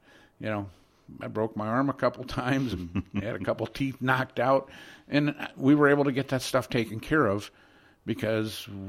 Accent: Sioux City, Iowa, United States; the life that I lived when I grew up in Sioux City in the 70s, the 60s and 70s.

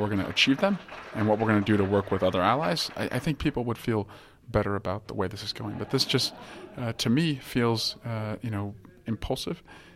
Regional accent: Sac City, Iowa, United States; born there; So I was born here. I was born in Sac City, and my dad was a cop in Algona. So I'm familiar with Iowa, and I love coming back.

